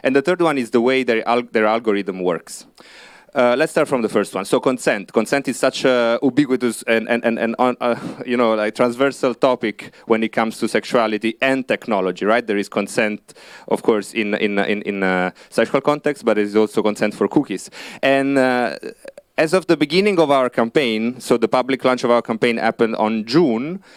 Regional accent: Italy; English is a second language; it's happening at the same time in Italy, which is where I'm from, maybe you may have guessed it by my accent

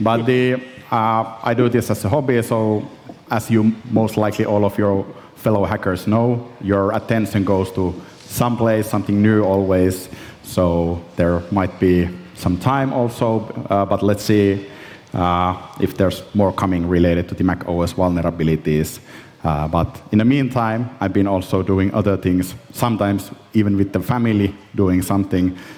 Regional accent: Finland; English is a second language; I'm from Finland, so we are in the Finnish village.

